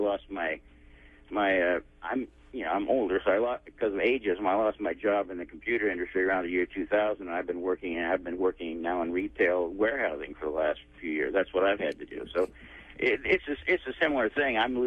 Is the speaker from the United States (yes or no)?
yes; Midwest, United States; moved away; I'm from the Midwest originally. I've been living out here for years, but I kind of understand it pretty well back there.